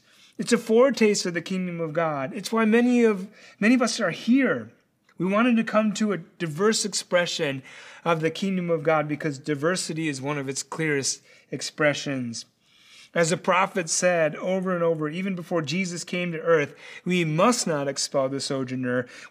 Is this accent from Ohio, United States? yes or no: no; Chicago, Illinois, United States; For me, I'm a Korean, I'm an American, I'm a Chicagoan.